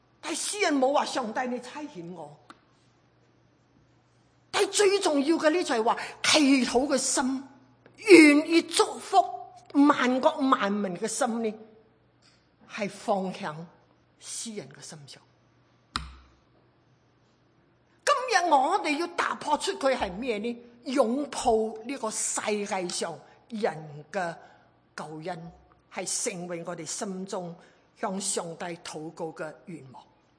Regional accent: China; 我哋中国人呢思想民族主义都系好狭窄嘅，好狭窄嘅。

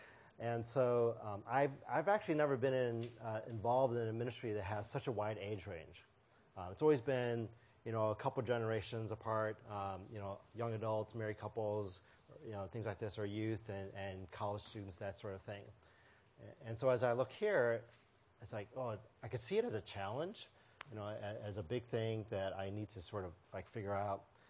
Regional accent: United States; When I was growing up in America, my friends were all sort of free-range kids, roaming kids who went anywhere, anytime.

